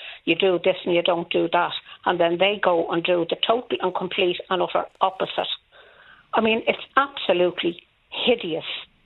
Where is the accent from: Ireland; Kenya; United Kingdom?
Ireland; Ballyfermot, Leinster; I am a practising Catholic. You know I'm from Ballyfermot, not too far from your mum's, your late mum's, Lord Rester.